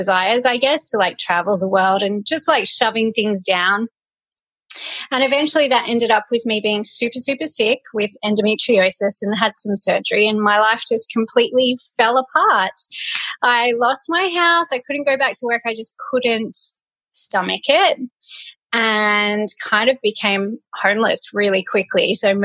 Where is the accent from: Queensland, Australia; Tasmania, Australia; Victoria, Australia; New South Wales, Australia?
Tasmania, Australia; now in Italy; So I'm from Australia. I grew up in, well, for most of the time, grew up in Tasmania